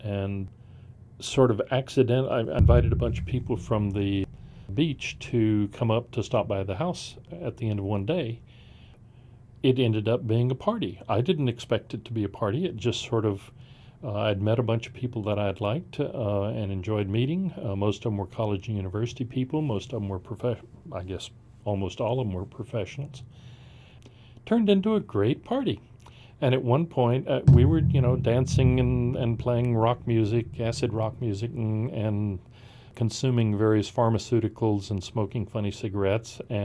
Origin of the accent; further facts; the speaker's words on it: Texas, United States; also born or lived in Oakland, California; However, I'm not really a Texan. I was born in Oakland, California. I was just drugged back to Texas before I was old enough to defend myself.